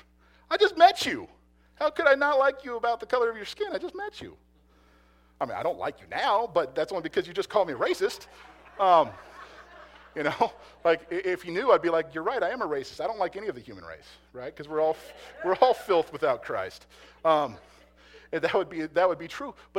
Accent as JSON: {"language": "English", "town": "Las Vegas", "region": "Nevada", "country": "United States", "tie": "born or raised there", "said": "Man, I was born and raised in Vegas, right? I didn't know racism."}